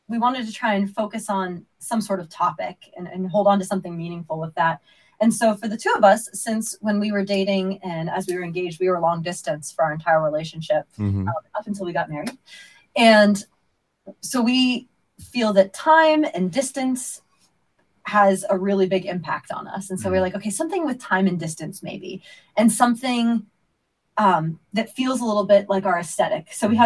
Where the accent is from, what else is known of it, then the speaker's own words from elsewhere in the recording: Ohio, United States; we're both originally from Northern states, with Michael being from New York and myself being from Ohio.